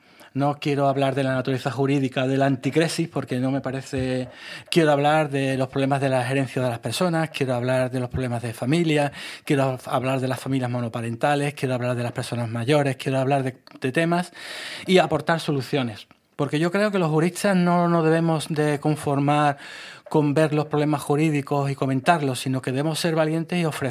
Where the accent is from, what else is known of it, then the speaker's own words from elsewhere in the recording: Utrera, Andalusia, Spain; primero de mi pueblo, que soy utrerano, que siempre lo llevo a gala